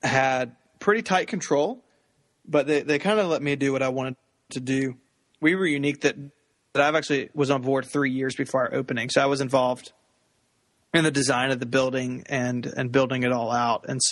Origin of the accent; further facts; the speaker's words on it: Memphis, Tennessee, United States; I'm from Memphis, so I'm really not that far from you